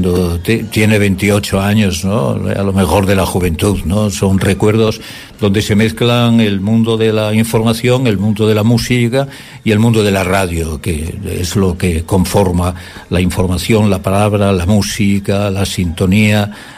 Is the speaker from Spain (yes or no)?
yes; Ponferrada, Castile and León, Spain; Incluso aquellas personas que conocen el museo de mi pueblo de Ponferrada dicen que este es superior